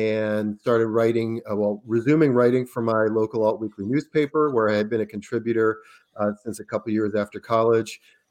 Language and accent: English; Providence, Rhode Island, United States; I'm calling in now from Providence, Rhode Island, which is my hometown. That is not Long Island.